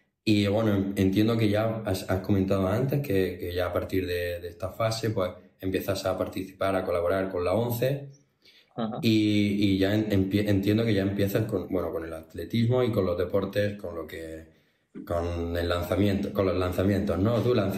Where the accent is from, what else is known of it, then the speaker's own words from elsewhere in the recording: Bailén, Andalusia, Spain; yo soy de Jaén, pues de un pueblo de Jaén, de Bailén